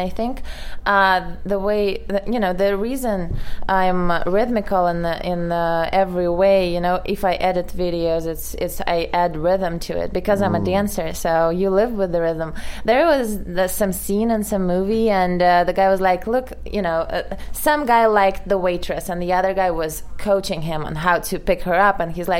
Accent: Moscow, Russia; English is a second language; moved away as an adult; I grew up in Moscow

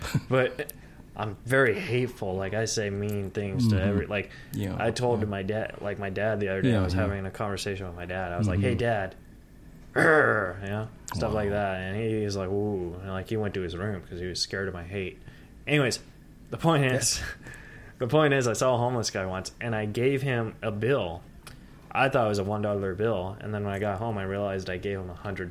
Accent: San Antonio, Texas, United States; also born or lived in California; I'm from Texas, too. I'm from San Antonio.

